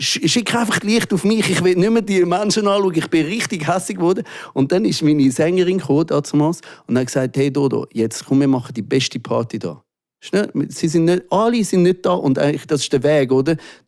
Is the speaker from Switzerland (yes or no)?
yes; Zurich, Switzerland; Wir sind aus Zürich angekommen. Kids, oder? Wir sind nicht die coolen Zürcher gewesen